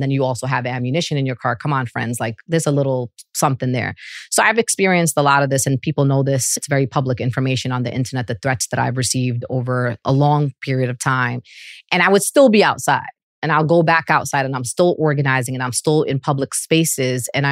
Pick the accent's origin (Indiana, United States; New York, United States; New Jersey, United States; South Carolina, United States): New York, United States; Brooklyn; Well, first of all, I came from Brooklyn, just so we're clear.